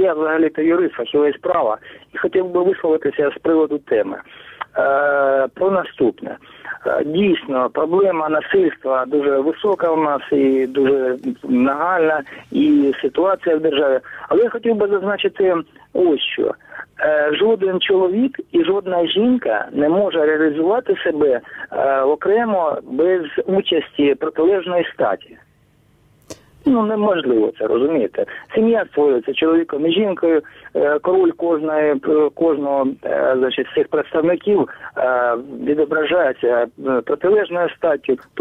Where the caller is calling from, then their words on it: Sievierodonetsk, Luhansk Oblast, Ukraine; я телефоную з Сєвєродонецька, Луганської області.